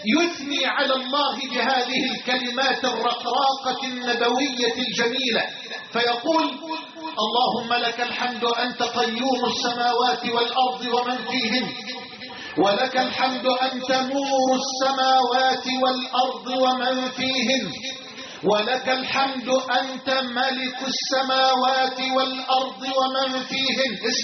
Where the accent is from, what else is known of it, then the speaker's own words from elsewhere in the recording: Dikirnis, Dakahlia, Egypt; وأنا لا أخاطب آبائي وأحبابي من أهلي في بلدتنا ومركزنا في مركز ذكرنس فحسب